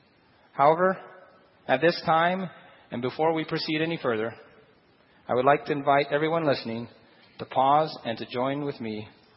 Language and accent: English; Guam; and I come from Guam. And in the early 1960s and early 70s, I grew up in Guam.